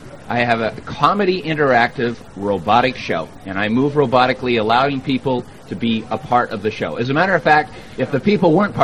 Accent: Vancouver, British Columbia, Canada; now in Las Vegas, United States; But let's not forget, I'm still Canadian. Born and raised, and I am still Canadian.

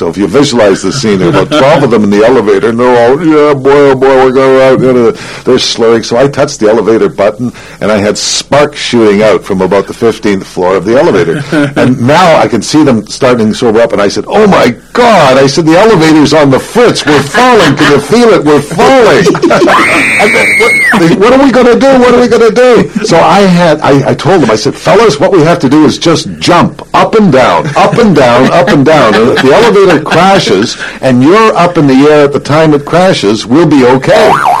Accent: Toronto, Ontario, Canada; It's only a few miles, an hour's drive from my hometown of Toronto.

